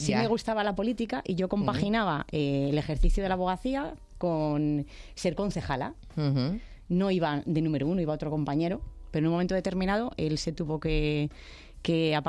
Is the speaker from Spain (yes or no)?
yes; Valdemorillo, Community of Madrid, Spain; Nací en Madrid, pero a los pocos días, porque nací en el hospital en Madrid, claro, a los pocos días en Valdemorillo, y mi familia, concretamente la familia de mi madre, es de Valdemorillo de generaciones.